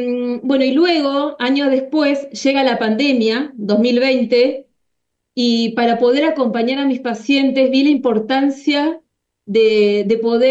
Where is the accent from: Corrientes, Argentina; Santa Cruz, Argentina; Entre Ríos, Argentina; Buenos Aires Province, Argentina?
Santa Cruz, Argentina; Río Gallegos; also born or lived in Córdoba; Yo soy de Río Gallegos, contarles que soy de acá del sur de Argentina.